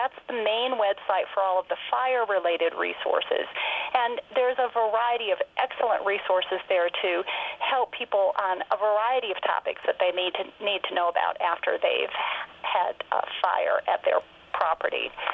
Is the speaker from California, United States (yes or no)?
no; Pennsylvania, United States; Well, I grew up on a small farm in Pennsylvania